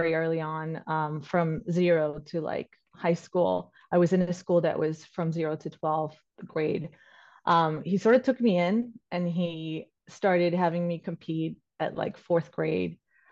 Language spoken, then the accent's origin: English; Bogotá, Bogotá Capital District, Colombia; English is a second language; I grew up in Bogota, Colombia